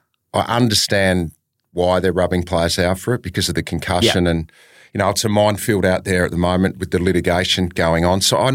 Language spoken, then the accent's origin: English; Tasmania, Australia; My best mate that I grew up with in Tassie